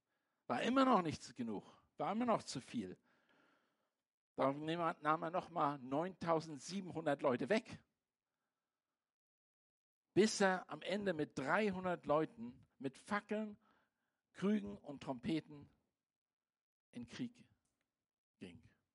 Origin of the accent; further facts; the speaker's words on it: Germany; dass ich ein Deutscher bin. Und habe ich gesagt, ich bin ein Deutscher. Und das hat mein Volk gemacht.